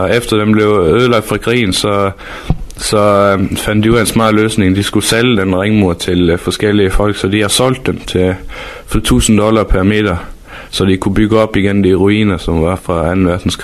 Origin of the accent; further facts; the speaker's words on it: Aarhus, Central Denmark Region, Denmark; born there; Jo, jeg er født i Aarhus, og min hele familie bor i Frederikshavn.